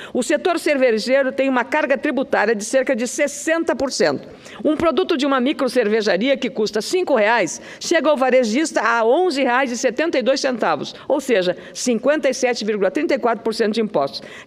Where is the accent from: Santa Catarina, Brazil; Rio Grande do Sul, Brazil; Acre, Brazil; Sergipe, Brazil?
Rio Grande do Sul, Brazil; Eu sou do Rio Grande do Sul